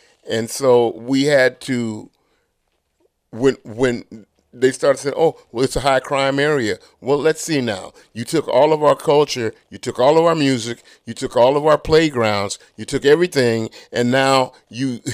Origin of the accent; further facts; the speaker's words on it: San Francisco, California, United States; And fortunate for me that I was born in San Francisco, to where even when I lived in the Fillmore, a big part of the Fillmore was made up of Japanese, African-American, Chinese, Jewish, mainly.